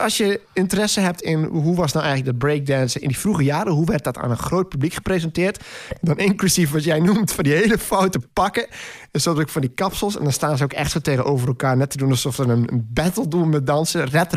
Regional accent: Drachten, Friesland, Netherlands; ik moet dan denken aan mijn periode in Drachten. Ik ben geboren in Drachten. Daar heb ik van 74, waar ben ik geboren dus, tot 86 gewoond.

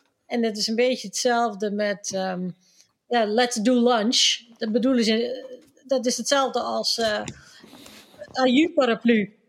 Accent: Netherlands; Je verwacht, als Nederlander verwacht je dat 3 zoenen normaal is. Nou weet ik dus niet of dat nog steeds zo is in Nederland, hè, na COVID.

